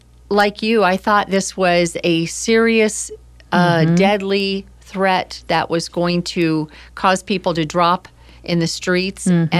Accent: Florida, United States; moved away as an adult; now in Portland, United States; So I am originally from Florida, from the East Coast of Florida. And in 2008, I decided at the age 40 that I had not found my husband.

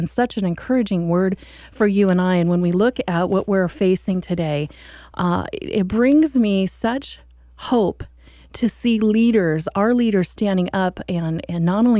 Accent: Oregon, United States; moving back to my home state where I've been gone

